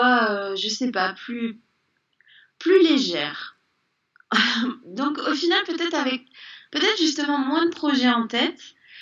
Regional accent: Paris, Île-de-France, France; je viens de Paris à la base.

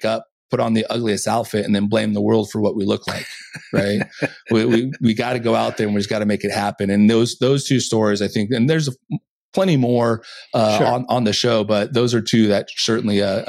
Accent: Mount Angel, Oregon, United States; I grew up in Mount Angel, you know, 45 minutes south of here or so of Portland.

